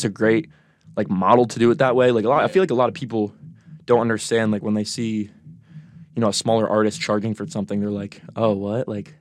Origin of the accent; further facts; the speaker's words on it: Cortland, New York, United States; I'm from Cortland. So if anybody knows Cortland, you all know a lot about that, I'm sure.